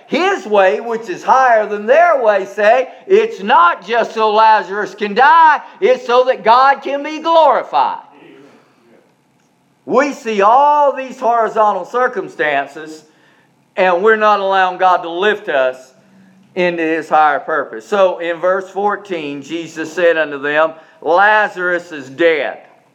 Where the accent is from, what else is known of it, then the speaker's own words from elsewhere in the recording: Charleston, South Carolina, United States; Tell I'm from Charleston.